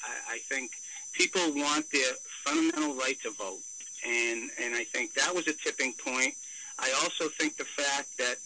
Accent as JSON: {"language": "English", "town": "Salem", "country": "United States", "tie": "born or raised there", "said": "I was born and raised in Salem."}